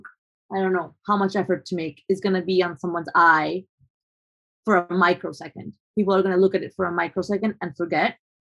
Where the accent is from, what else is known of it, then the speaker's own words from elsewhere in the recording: Colombia; because I am white passing, even though I'm Colombian. I was born and raised in Colombia.